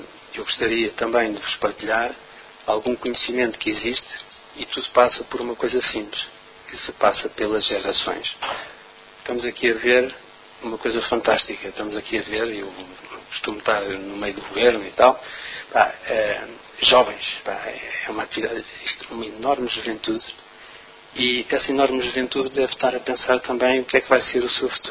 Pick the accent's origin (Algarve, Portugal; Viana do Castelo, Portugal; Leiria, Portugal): Leiria, Portugal; born there; Eu não moro cá, não sou de cá, nasci em Leiria.